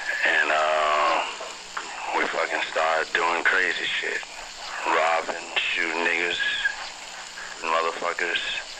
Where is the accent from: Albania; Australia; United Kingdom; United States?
United States; Memphis, Tennessee; I was born in Magnolia. That's a little neighborhood next to Castalia and Orange Mound in Memphis, Tennessee.